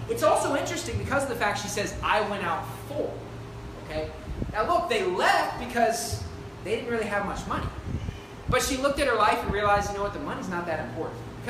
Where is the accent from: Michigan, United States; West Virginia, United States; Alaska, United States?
West Virginia, United States; I love West Virginia because I'm from West Virginia. I know the area.